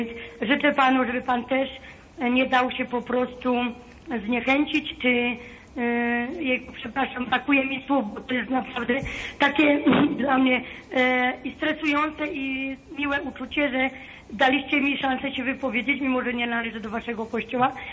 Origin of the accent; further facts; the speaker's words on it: Cieszyn, Silesian Voivodeship, Poland; Mój mąż tu obok siedzi, jest Jan, jesteśmy z Cieszyna